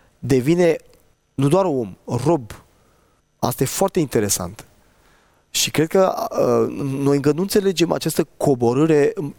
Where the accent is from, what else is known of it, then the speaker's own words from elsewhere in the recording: Romania; Adică eu sunt român